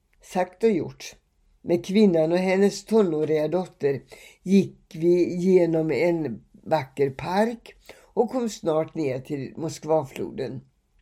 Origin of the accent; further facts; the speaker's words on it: Russia; born there; first language Ingrian; Swedish is a second language; Mitt första språk är ingermanländska, en östfinsk dialekt med många ryska ord i. Men ryska kunde jag inte före 2006. Under min uppväxt tänkte jag ändå då och då att jag en dag vill lära mig språket som man pratar i landet jag föddes i.